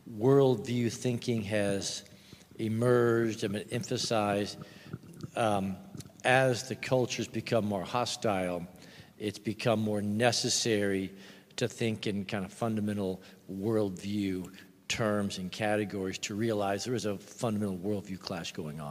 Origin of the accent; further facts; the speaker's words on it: Anchorage, Alaska, United States; growing up in Anchorage, Alaska, it wasn't a Christian culture, but it was much more traditional, even in Alaska